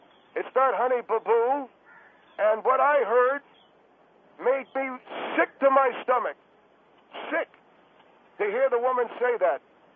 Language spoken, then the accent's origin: English; Worcester, Massachusetts, United States; I'm from Worcester, Massachusetts.